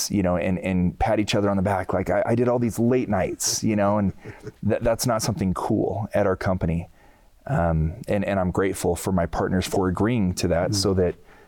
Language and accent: English; Pueblo, Colorado, United States; I grew up in Pueblo, Colorado. I have a ton of homies back there.